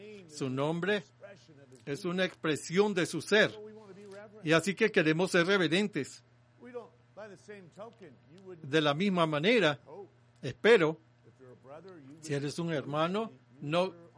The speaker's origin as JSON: {"language": "Spanish", "region": "Massachusetts", "country": "United States", "tie": "born there", "said": "en la ciudad donde nací, en Massachusetts"}